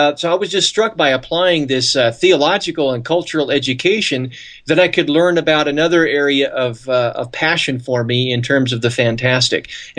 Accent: California, United States; now in Utah, United States; Well, I relocated from Northern California, where I was born and raised, and came out here to Utah.

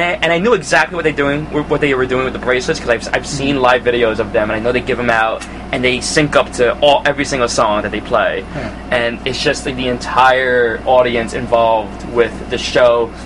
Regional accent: Lyndhurst, New Jersey, United States; I grew up in Lyndhurst.

